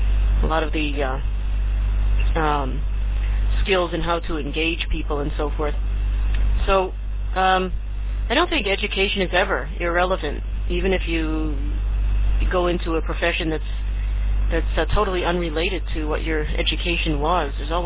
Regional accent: Portsmouth, New Hampshire, United States; I came from Portsmouth, New Hampshire, and I went to school at Perkins for the first 5 years of my education, and then I transferred to the public school.

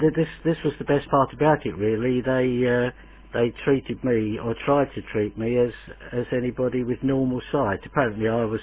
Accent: London, United Kingdom; born there; I was born in the East End of London in 1923, so I'm getting close to being an octogenarian. I first saw the light of day on the 28th of August, 1923

